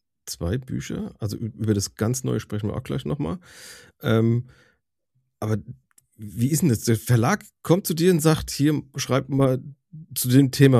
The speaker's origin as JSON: {"language": "German", "region": "Hesse", "country": "Germany", "said": "ich habe mich da sofort wieder gesehen als Hesse."}